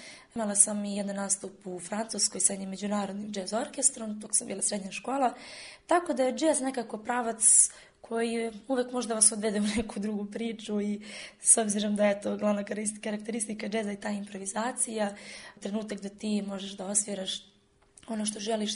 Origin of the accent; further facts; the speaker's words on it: Arilje, Zlatibor District, Serbia; ja sam odrasla u kraju u Arilju, gde, da kažem, i dominira ta tradicionalna muzika, gde je blizu guča i sabor truvača